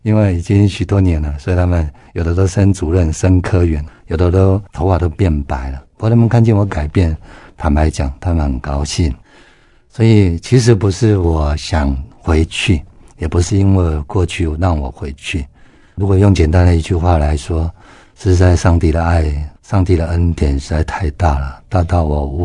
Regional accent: Sanchong, New Taipei, Taiwan; 我在三重长大，我今年46岁了，

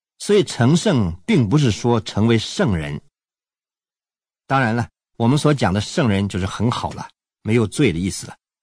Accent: China; 这个圣字啊，我们中国人很敏感

